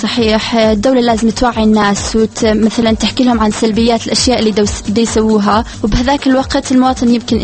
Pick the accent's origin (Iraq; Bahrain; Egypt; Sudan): Iraq; باعتباري عراقية